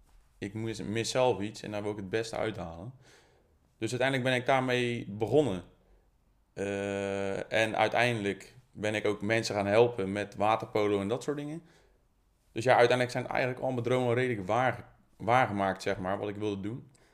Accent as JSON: {"language": "Dutch", "town": "Katwijk", "region": "South Holland", "country": "Netherlands", "tie": "born there", "said": "ik ben geboren in Katwijk."}